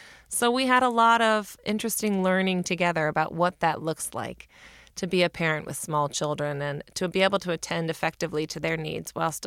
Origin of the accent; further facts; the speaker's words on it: Pittsburgh, Pennsylvania, United States; You know, growing up in Pittsburgh, Fred Rogers was definitely a celebrity about town.